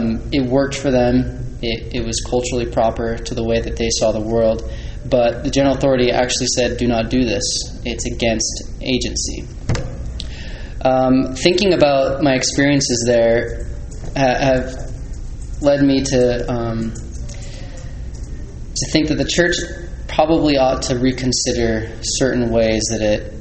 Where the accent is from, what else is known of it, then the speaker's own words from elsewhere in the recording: St. George, Utah, United States; I'm from St. George.